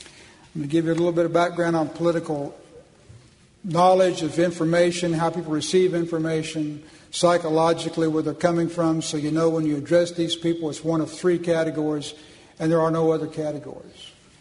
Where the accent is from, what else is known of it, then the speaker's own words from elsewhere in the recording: Oklahoma, United States; But I am from Oklahoma, born and bred there, lived there all my life